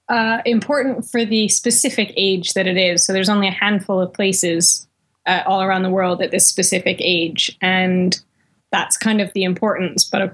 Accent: Canada; Being Canadian

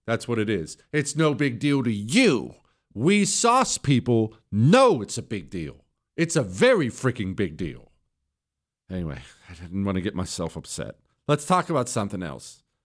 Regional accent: United States; Because I'm an American, I chose the Chipotle ranch option.

